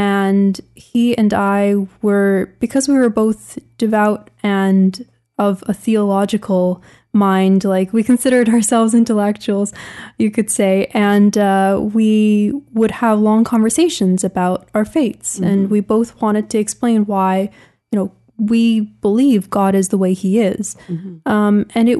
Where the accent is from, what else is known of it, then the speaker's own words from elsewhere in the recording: Toronto, Ontario, Canada; I'm 26 years old. I grew up in Toronto, Ontario. I attended the University of Toronto